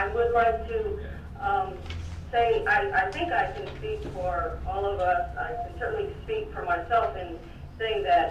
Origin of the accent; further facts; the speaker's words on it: Anchorage, Alaska, United States; I was born and raised in Anchorage. My family's from the village of Kinnick. I'm Athabascan and Aleut.